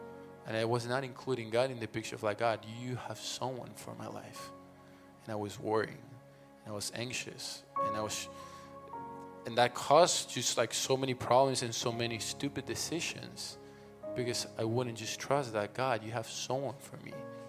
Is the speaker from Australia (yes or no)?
no; Argentina; English is a second language; now in United States; I'm from Argentina, if you couldn't tell.